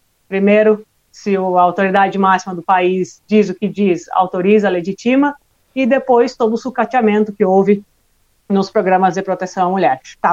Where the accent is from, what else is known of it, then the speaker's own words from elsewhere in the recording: Rio Grande do Sul, Brazil; Mas é que eu sou gaúcha e gaúcha economiza no S tudo, né?